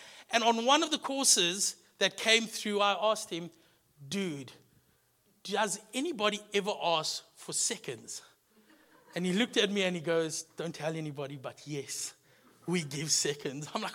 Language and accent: English; Secunda, Mpumalanga, South Africa; So my wife and I, we're not originally from the Cape. We only here about 6 years. And we come from the Highveld, a small town called Secunda.